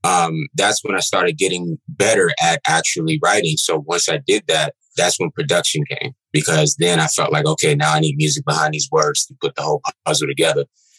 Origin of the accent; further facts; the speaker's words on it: Queens, New York, United States; As you said … I'm from Queens, New York. I've lived so many different places. So, sometimes it's hard for me to even say what I rep nowadays, because I've been all around the world from a young age. But I'm from New York.